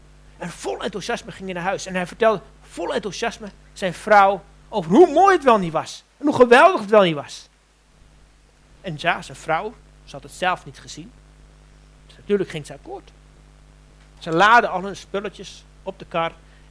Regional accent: Anna Paulowna, North Holland, Netherlands; born there; ga ik u iets vertellen over de geschiedenis van Annapolona, waar ik geboren ben.

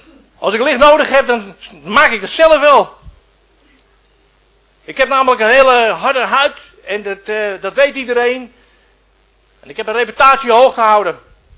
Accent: Texel, North Holland, Netherlands; Ik kom van Texel en als je in Den Burg komt, dan staat daar een hele grote kerk in het midden.

